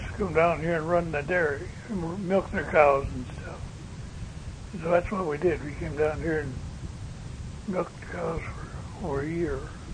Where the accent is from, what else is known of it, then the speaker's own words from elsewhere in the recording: Blaine, Washington, United States; also born or lived in Alberta, Canada; then we moved back to, down to Washington, Lane, Washington, where we moved to then. And I went through school there, and through high school in Blaine, Washington.